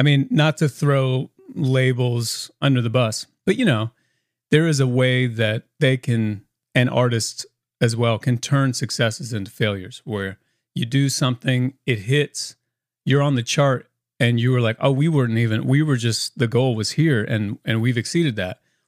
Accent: Indiana, United States; moved away; But I grew up in Indiana playing classical piano

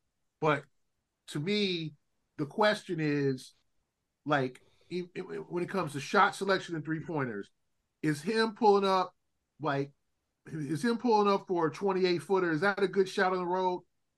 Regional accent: Los Angeles, California, United States; You know I grew up in South Central LA.

